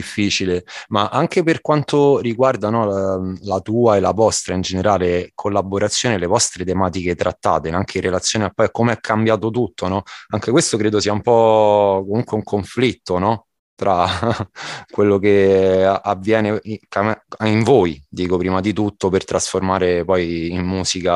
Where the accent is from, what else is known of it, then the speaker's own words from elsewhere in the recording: Rome, Lazio, Italy; io anche posso dirlo che comunque essendo romano